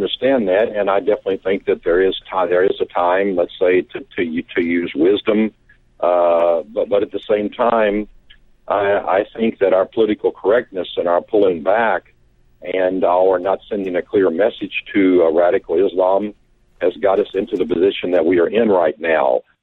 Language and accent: English; United States; As an American, then, of course, I believe in the rights of every religion.